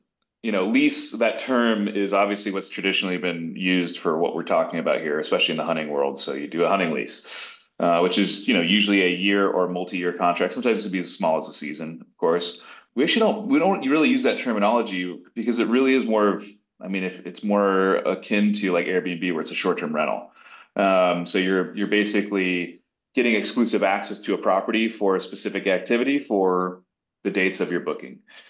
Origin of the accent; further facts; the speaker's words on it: Laguna Beach, California, United States; I grew up, I was born in Laguna Beach in California, grew up down there. Kind of in the heyday, I would say. I'm 36 now, so half my life ago, I grew up there.